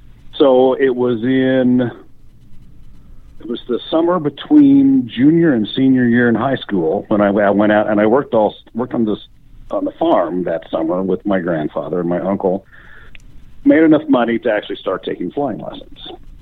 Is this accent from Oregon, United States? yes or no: no; Kansas, United States; Well, my grandfather was a private pilot and a farmer out in western Kansas. I grew up in Kansas